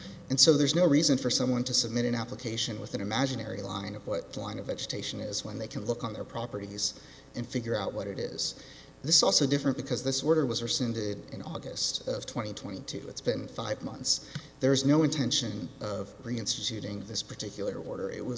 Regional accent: Texas, United States; But I'm from Texas. We have a lot of storms. I'm very familiar with them.

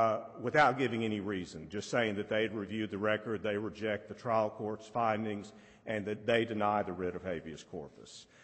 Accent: Dallas, Texas, United States; I'm from Dallas

